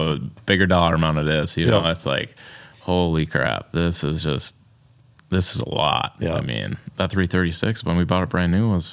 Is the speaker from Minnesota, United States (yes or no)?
yes; Byron, Minnesota, United States; Yeah, I grew up in Byron.